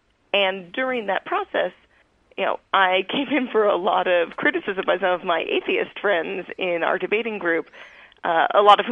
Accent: New York, United States; No, I grew up on Long Island in New York, where almost everyone I knew was secular Jews.

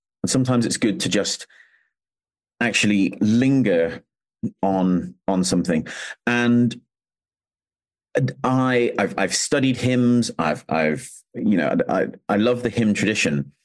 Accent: United Kingdom; my primary identity isn't that I'm British, it's that I'm with my brothers and sisters in Christ.

